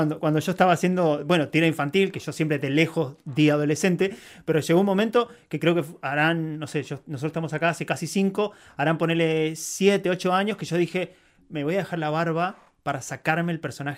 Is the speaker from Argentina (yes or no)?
yes; Argentina; puede ser de cómo venimos nosotros de Argentina, que allá en cuanto te agrandás, te bajan de un ondazo